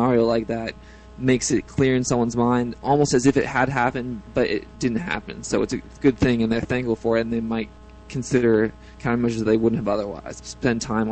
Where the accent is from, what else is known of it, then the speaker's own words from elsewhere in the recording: San Francisco, California, United States; I grew up in San Francisco, and I have a lot of social liberal views